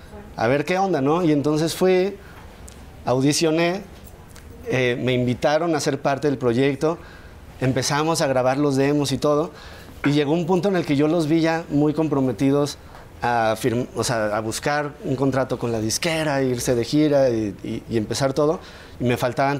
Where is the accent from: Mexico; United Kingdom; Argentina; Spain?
Mexico; San Luis, San Luis Potosí; now in Mexico City, Mexico; Yo me fui de San Luis a la Ciudad de México a estudiar una carrera formal en producción musical, ingeniería en audio.